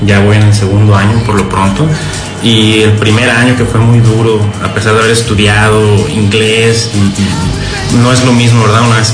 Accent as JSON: {"language": "Spanish", "town": "Culiacan", "region": "Sinaloa", "country": "Mexico", "said": "soy sinaloense, soy culichi, ¿verdad? Y traemos ese ánimo festivo, ¿verdad?"}